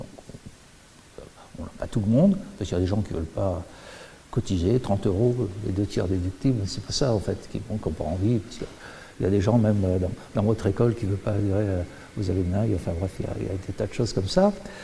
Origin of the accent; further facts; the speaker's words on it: Southwest France, France; Vous savez, moi je suis du Sud-Ouest